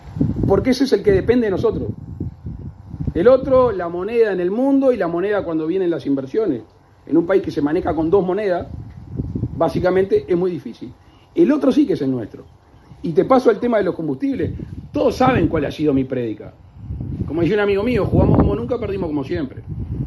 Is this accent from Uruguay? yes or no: yes; Uruguay; estamos destinados como uruguayos